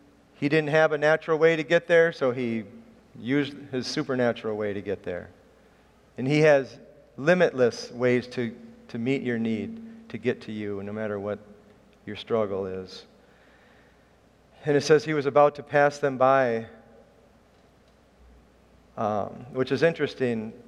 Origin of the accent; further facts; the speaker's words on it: Chicago, Illinois, United States; I'm from Chicago, and you can be in the top of the John Hancock Building or what was the Sears Tower, now it's the Willis Tower.